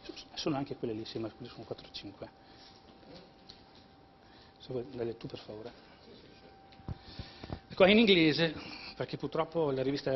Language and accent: Italian; Vicenza, Veneto, Italy; io provengo da Vicenza, ci chiamano Maniagatti, come i vicentini.